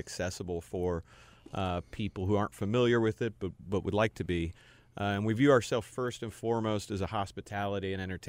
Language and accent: English; Cincinnati, Ohio, United States; So I grew up in Cincinnati, went to Duke for undergrad.